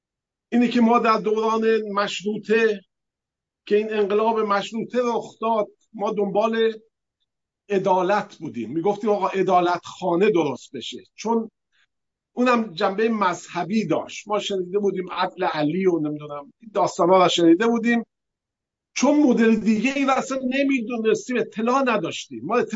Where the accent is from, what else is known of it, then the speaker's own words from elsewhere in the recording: Iran; همه اینها هیچ کدوم افتخاری نبود که بشی من ایرانی هستم و اینم بکراند منه